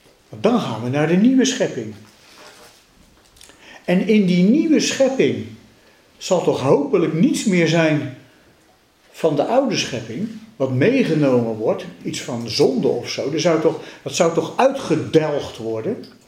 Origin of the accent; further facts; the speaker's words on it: South Holland, Netherlands; Ik kom uit het Westland oorspronkelijk.